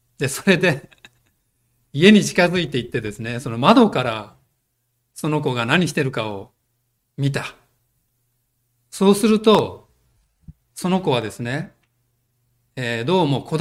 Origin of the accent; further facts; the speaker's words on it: Fukuoka, Japan; 岡藤先生と私が、福岡県の同じような地域で生まれ育ったものだということが分かりまして、